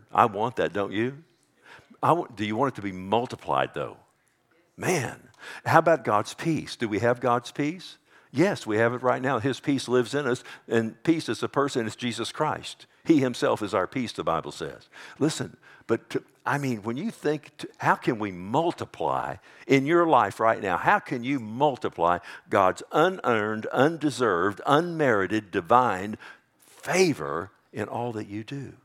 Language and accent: English; Texas, United States; I'm putting my Texas slang on it. Is that okay? I'm a Texan.